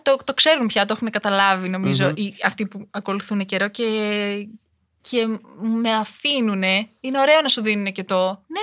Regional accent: Albania; Greek is a second language; είμαι γκέι, είμαι Αλβανίδα, είμαι πρόσφυγας

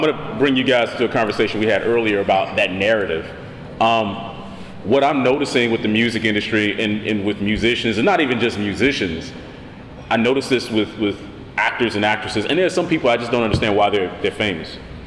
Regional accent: Kannapolis, North Carolina, United States; Remember I told you I was from Kannapolis?

